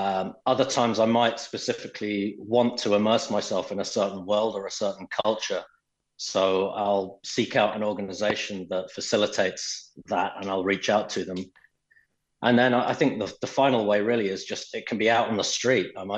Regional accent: England, United Kingdom; moved away; growing up in England, I've always been kind of terrified of dancing.

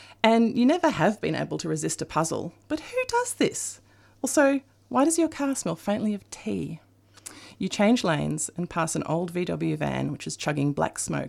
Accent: Castlemaine, Victoria, Australia; starting off in your small town, which may or may not have some resemblance to my hometown of Castlemaine, and sent down to Melbourne.

